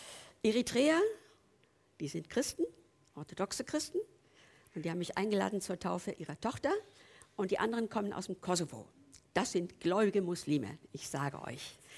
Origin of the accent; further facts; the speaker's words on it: Berndorf, Hesse, Germany; In meinem Heimatdorf in Berndorf, 1000 Einwohner, also in Nordhessen